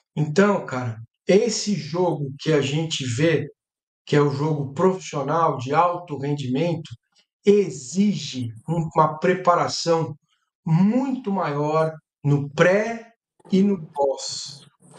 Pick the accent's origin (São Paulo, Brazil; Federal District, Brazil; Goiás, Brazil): São Paulo, Brazil; Eu era goleiro, então eu jogava no timinho da rua ali, na Vila Madalena, onde eu nasci. Não é mais vila, né? Agora é Madalena, só tem prédio.